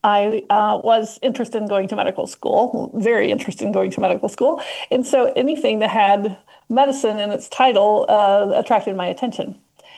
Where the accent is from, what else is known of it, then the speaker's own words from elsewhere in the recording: Kentucky, United States; now in Nashville, United States; I grew up in Eastern Kentucky. My father was a coal miner and my mother was a homemaker. I now live outside Nashville